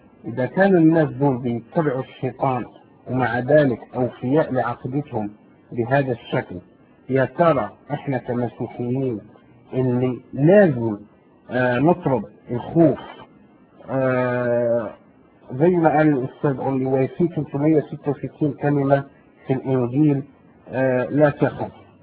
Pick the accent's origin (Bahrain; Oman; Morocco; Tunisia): Morocco; صحيح انا مغربي